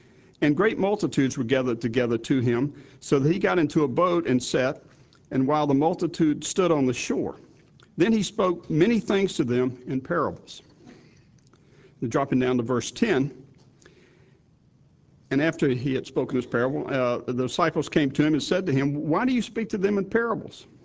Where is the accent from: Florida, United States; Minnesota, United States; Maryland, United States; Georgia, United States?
Georgia, United States; Atlanta; I'm from Atlanta, Georgia, where we have about 100 in our congregation there.